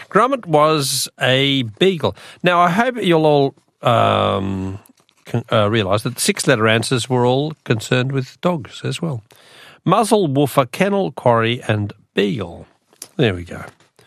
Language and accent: English; Tasmania, Australia; I think where I grew up in Tassie, it was probably Empire Day.